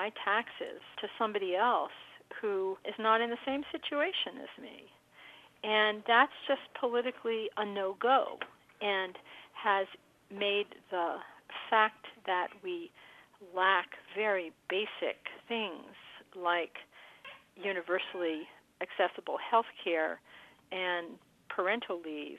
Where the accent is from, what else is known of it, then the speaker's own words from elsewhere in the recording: United States; But as an American, that was pretty disturbing